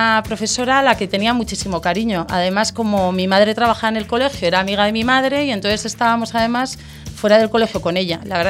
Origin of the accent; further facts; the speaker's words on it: Pamplona, Navarre, Spain; born there; Pues yo nací en la ciudad más bonita del norte de España, que es Pamplona.